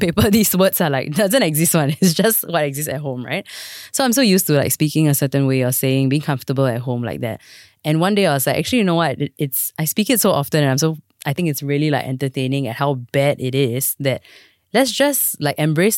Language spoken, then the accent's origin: English; Singapore; I grew up studying Mandarin in Singapore as a brown girl